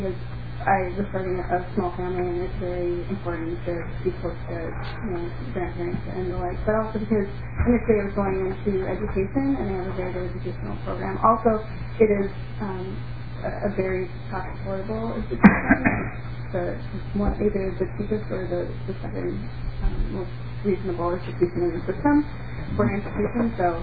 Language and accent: English; West Fargo, North Dakota, United States; Representative, my hometown is West Fargo.